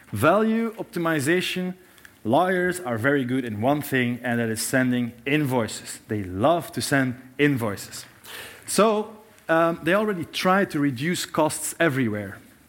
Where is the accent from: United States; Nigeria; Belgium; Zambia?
Belgium; I'm from Belgium, which is essentially a very small country with a very large problem because nothing really works in my country.